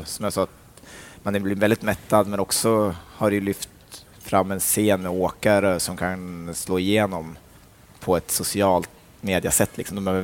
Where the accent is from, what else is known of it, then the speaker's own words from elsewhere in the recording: Funäsdalen, Jämtland County, Sweden; Det började med en försäsongskrasch hemma i Funäsdalen.